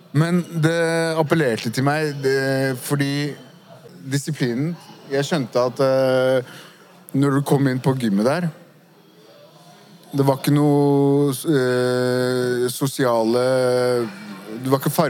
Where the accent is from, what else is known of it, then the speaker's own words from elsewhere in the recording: Furuset, Oslo, Norway; så satt du dypt inne og sier at jeg er fra Furuset